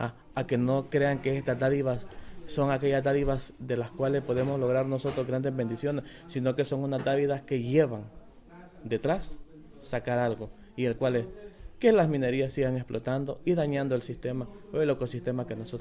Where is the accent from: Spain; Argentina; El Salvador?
El Salvador; como sociedad salvadoreña siempre hemos sido atropellados porque tratamos de defender nuestros derechos